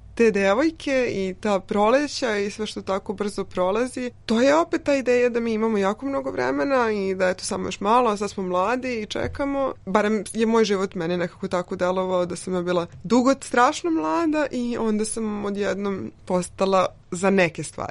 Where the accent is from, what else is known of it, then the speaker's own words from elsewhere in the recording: New Belgrade, Belgrade, Serbia; jer ja sam odrasla na Novom Beogradu